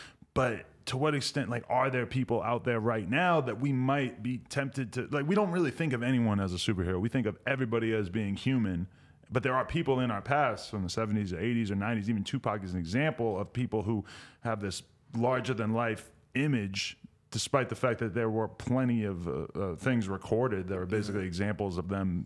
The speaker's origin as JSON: {"language": "English", "region": "East Coast", "country": "United States", "said": "I'm from the East Coast, so yeah, definitely."}